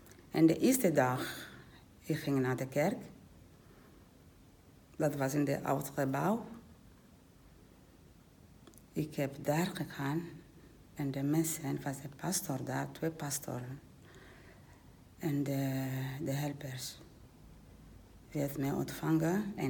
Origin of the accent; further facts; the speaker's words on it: Almere, Flevoland, Netherlands; uit Almere.